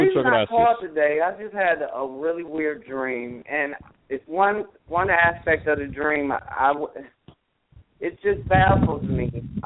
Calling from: Houston, Texas, United States; I'm calling from Houston, Texas.

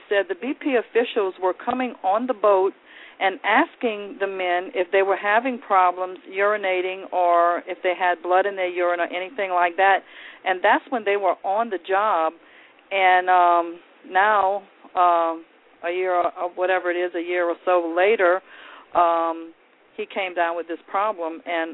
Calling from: Thibodaux, Louisiana, United States; I'm calling from Thibodaux, Louisiana.

